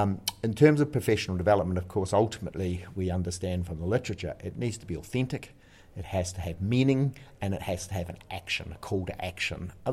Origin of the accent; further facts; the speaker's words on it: New Zealand; moved away as an adult; now in Ireland; why did I come to Ireland from New Zealand?